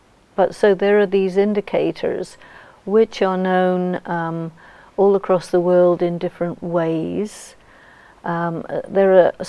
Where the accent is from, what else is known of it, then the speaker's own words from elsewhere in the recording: England, United Kingdom; In the culture that I grew up in England